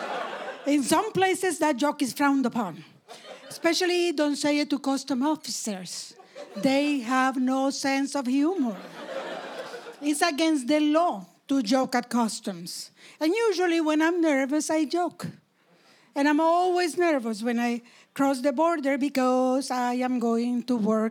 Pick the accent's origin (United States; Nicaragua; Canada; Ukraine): Nicaragua; I grew up in Nicaragua, Central America. I haven't been there in a while. I grew up during the revolution.